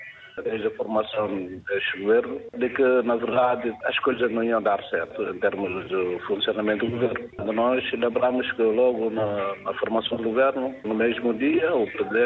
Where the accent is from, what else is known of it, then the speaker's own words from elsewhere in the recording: Guinea-Bissau; cabe a nós, enquanto guineenses, há uma pressão